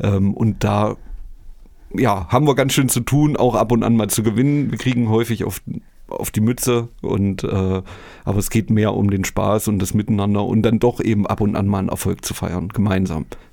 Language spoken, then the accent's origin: German; Erfurt, Thuringia, Germany; ich bin Puffbohne, hier in Erfurt geboren, irgendwie nie weggekommen. Das ist vielleicht, manchmal bedauere ich das auch, aber irgendwie ist es auch schön, in Erfurt geblieben zu sein. Ja, und ich bin groß geworden da beim katholischen Krankenhaus. Das ist ein kleines Wohngebiet, der Buchenberg.